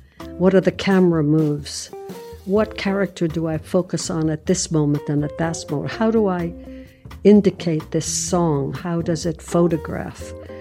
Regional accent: Brooklyn, New York, United States; I'm from Brooklyn. Divas, I don't think, come from Brooklyn.

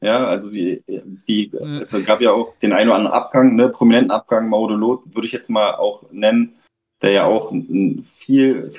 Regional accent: Berlin, Germany; natürlich als Berliner muss ich sagen

